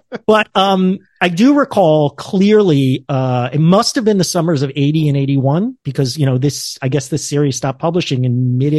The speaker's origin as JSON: {"language": "English", "region": "New Jersey", "country": "United States", "also_born_or_lived": "New York City", "moved": "yes", "lives_now": "San Francisco, United States", "said": "the irony, of course, is I am also from New Jersey, but I left"}